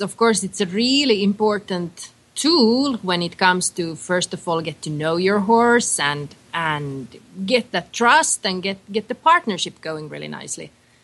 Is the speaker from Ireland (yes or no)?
no; Finland; I'm originally from Finland. And now just some days ago, I got here first from Brazil and then from Uruguay.